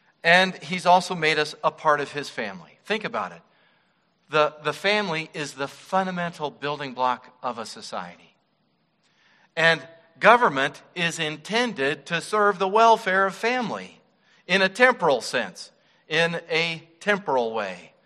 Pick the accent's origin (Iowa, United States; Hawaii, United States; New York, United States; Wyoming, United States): Wyoming, United States; When I was growing up and I was a little kid in the Missouri Synod Lutheran Church I was born and raised in Wyoming, women weren't allowed to vote.